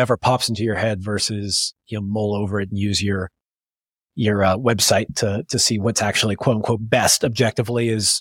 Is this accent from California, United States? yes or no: yes; California, United States; We grew up in California where I've done a decent amount of traveling.